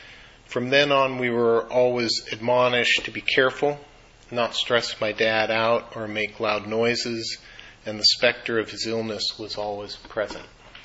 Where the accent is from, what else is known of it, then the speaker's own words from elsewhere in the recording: Eugene, Oregon, United States; also born or lived in Honolulu, Hawaii; I was born in Honolulu, Hawaii in 1960, but my family lived there for only 1 year before moving back to my parents' college town of Eugene, Oregon.